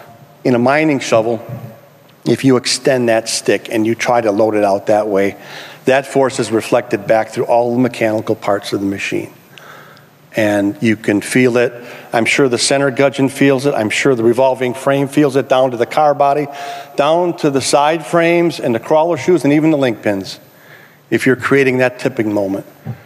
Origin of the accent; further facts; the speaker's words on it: Milwaukee, Wisconsin, United States; But the point here is I'm from Milwaukee, Wisconsin.